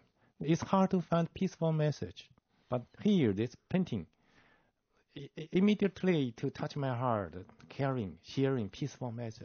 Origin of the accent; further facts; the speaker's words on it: Nanjing, Jiangsu, China; I had a very good neighbor in Nanjing, my city, my hometown.